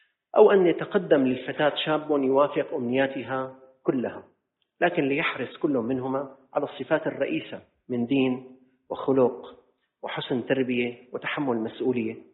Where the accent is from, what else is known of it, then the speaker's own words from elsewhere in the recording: Syria; صارت مشاريع عندنا بسوريا عامة